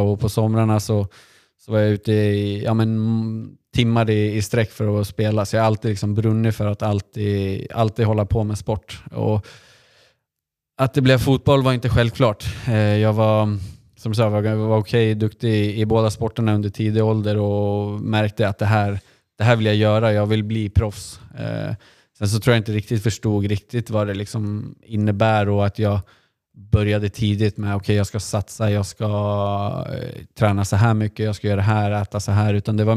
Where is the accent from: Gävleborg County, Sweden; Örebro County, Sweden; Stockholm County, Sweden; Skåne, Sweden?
Gävleborg County, Sweden; Gävle; Och vi har även spelat väldigt, väldigt många timmar på vår bakgård hemma i Gävle.